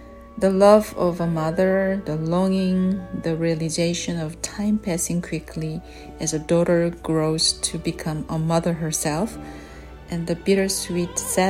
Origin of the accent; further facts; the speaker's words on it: South Korea; English is a second language; I'm a soprano from South Korea.